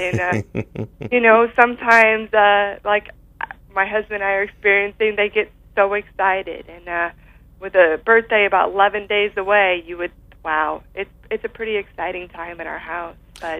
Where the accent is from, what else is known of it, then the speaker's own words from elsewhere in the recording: Pontiac, Illinois, United States; I am, like you mentioned, I am from Pontiac, Illinois. And in addition to my family having a dairy and grain farm here